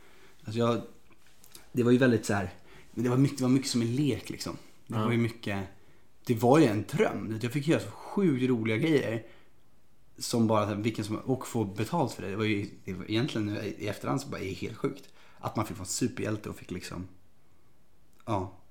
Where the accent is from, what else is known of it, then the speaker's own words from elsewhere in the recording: Stockholm, Stockholm County, Sweden; I Triangelparken i Enskede, där jag är uppvuxen.